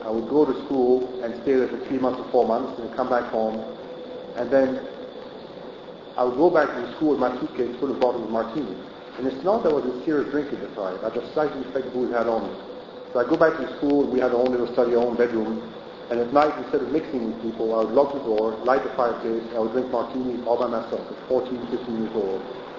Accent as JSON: {"language": "English", "country": "Belgium", "second_language": "English", "said": "we traveled from Belgium to Brittany, I'm from Belgium, in the car, and I was so hurt."}